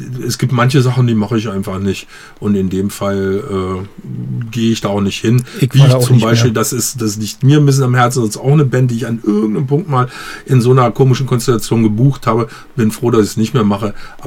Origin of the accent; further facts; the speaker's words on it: Lower Saxony, Germany; Habe ich damals als Jugendlicher in Niedersachsen irgendwie konnte man auch noch Radiosendung vom